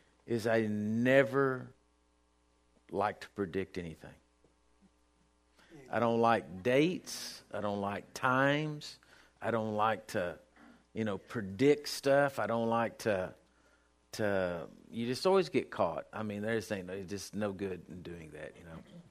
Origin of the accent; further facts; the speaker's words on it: Texas, United States; You know that I am glad and thank God every day that I was born in America and born in Texas, and this is where I've lived, and I think we're all privileged and blessed.